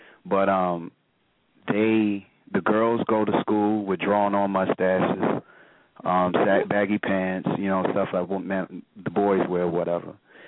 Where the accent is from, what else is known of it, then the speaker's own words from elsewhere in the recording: Virginia, United States; I'm in VA. I'm from Virginia.